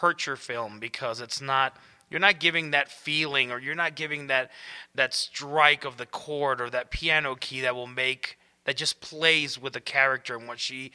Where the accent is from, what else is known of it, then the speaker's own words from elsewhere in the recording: Texas, United States; born there; first language es; I mean, I was born in Texas, but all my family is from Mexico. So we were very, you speak English at school, you speak Spanish in the house. So that was a good way of keeping both languages.